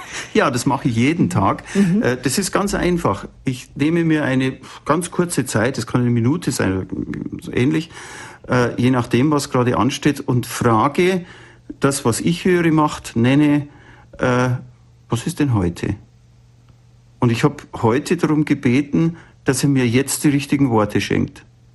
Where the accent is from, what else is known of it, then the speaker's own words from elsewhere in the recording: Munich, Bavaria, Germany; born there; ich bin 1945 in München im Chaos geboren, und zwar in dem äußeren Chaos, zerstörte Welt, traumatisierte Menschen, und in dem inneren Chaos, kranke Familie mit schrecklichen Verletzungen der Würde.